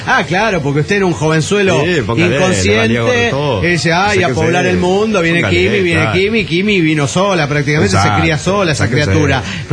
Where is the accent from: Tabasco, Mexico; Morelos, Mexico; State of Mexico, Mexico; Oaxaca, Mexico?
State of Mexico, Mexico; Tultitlán; Señoras y señores … de Tultitlán.